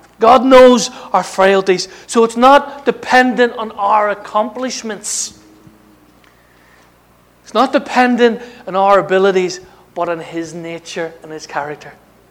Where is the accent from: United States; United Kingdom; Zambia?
United Kingdom; Northern Ireland; Now, I grew up in Northern Ireland with a protest mentality.